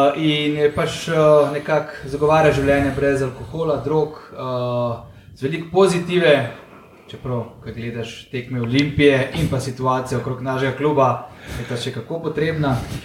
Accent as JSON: {"language": "Slovenian", "region": "Ljubljana", "country": "Slovenia", "said": "Zato, ker sem bil pač mulc, zato, ker smo bili iz Ljubljane"}